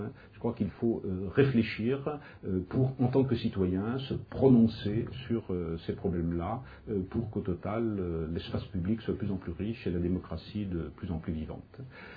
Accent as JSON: {"language": "French", "town": "Bordeaux", "region": "Nouvelle-Aquitaine", "country": "France", "said": "Mais moi, je suis de Bordeaux."}